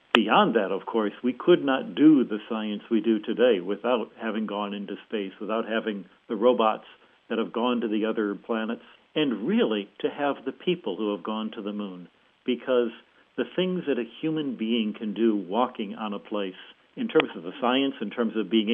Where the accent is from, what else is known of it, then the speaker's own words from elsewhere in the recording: United States; Well, of course, I was a boy growing up in America.